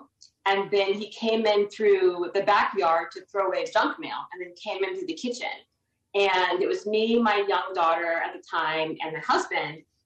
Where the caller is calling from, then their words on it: Las Vegas, Nevada, United States; Yes, I'm calling from Las Vegas, Nevada.